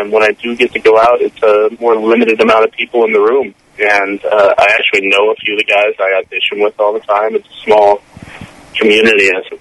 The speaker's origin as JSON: {"language": "English", "town": "San Diego", "region": "California", "country": "United States", "tie": "born or raised there", "lives_now": "Los Angeles, United States", "said": "I was born and raised in San Diego and just moved to Los Angeles"}